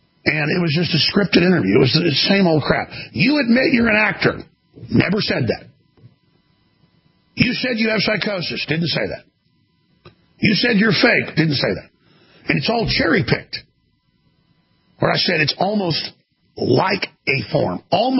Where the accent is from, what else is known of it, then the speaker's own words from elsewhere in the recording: Dallas, Texas, United States; just the folks that I knew growing up in Dallas